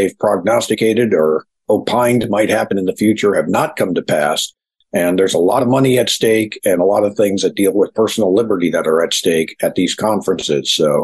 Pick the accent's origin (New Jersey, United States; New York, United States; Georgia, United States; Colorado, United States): New York, United States; Buffalo; As a matter of fact, I'm originally from Buffalo, New York, and I took that coming ice age rather seriously.